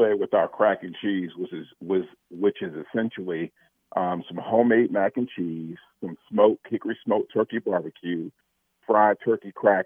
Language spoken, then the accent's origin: English; North Carolina, United States; my wife and I, we were born and bred in North Carolina.